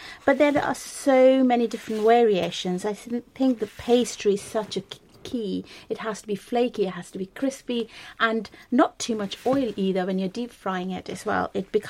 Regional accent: West Bengal, India; my parents are from Punjab. Yes, I grew up in West Bengal

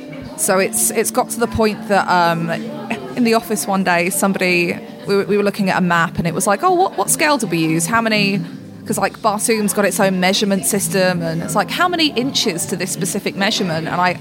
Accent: London, United Kingdom; I'm from London, so I've lived here all of my life

